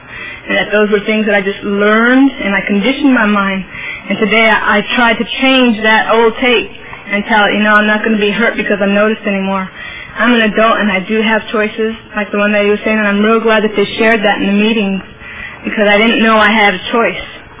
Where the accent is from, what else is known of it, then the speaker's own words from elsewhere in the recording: Fresno, California, United States; And Fresno's my hometown where I was doing my stuff when I got started.